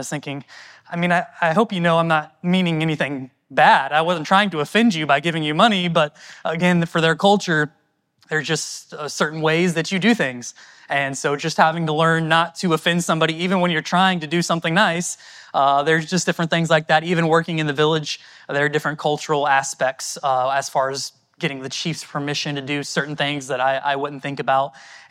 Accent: Dayton, Ohio, United States; We're from Dayton, Ohio, home church there in West Carrollton

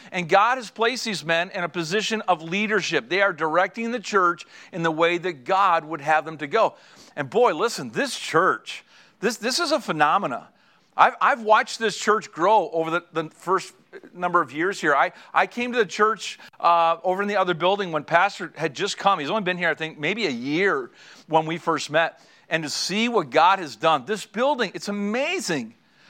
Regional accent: Canada; I always tell people, say, I'm from Canada.

